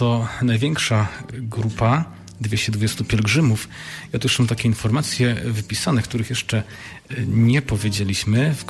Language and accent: Polish; Świerkle, Opole Voivodeship, Poland; ja też pochodzę z tego dekanatu, konkretnie też z tej parafii, choć pochodzę z Filii, ze Świerkli